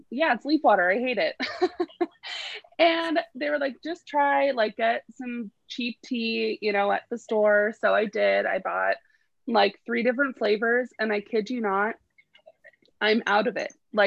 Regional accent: Washington, United States; I'm born and raised in Washington. It's leaf water.

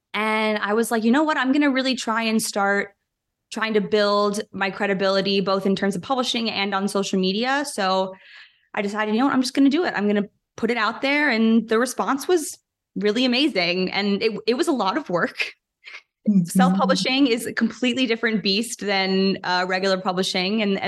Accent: Chicago, Illinois, United States; So I grew up in Chicago, went to college at Harvard, where I studied history and literature.

